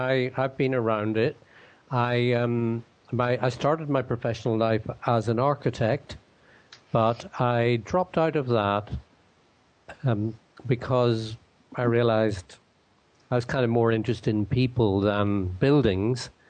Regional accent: Ireland; I'm from Ireland, actually. So sometimes I don't think of myself as British. Sometimes I do.

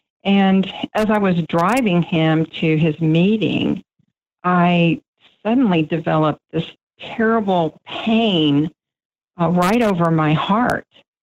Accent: Bryan, Texas, United States; and of course we drove to my hometown, which is Bryan. We lived in Houston at the time.

